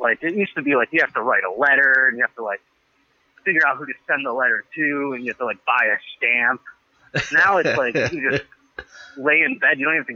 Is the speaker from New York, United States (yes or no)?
yes; Buffalo, New York, United States; I used to do morning radio in my hometown of Buffalo, New York